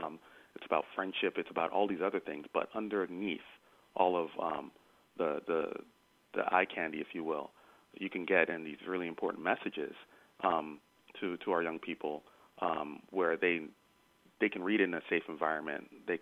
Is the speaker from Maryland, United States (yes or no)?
no; Miami, Florida, United States; I grew up in Miami, Florida